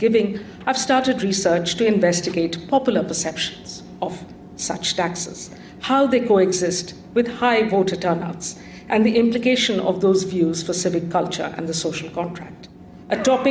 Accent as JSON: {"language": "English", "region": "London", "country": "United Kingdom", "said": "And as a Londoner, the London Underground inspires me every day as a space for civic cultivation."}